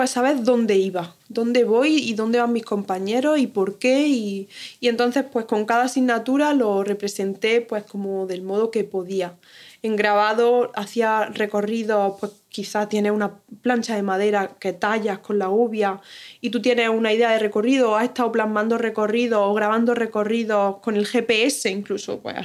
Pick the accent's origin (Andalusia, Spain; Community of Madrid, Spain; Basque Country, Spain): Andalusia, Spain; Jaén; also born or lived in Seville; now in United States; Echo de menos Jaén, soy de Jaén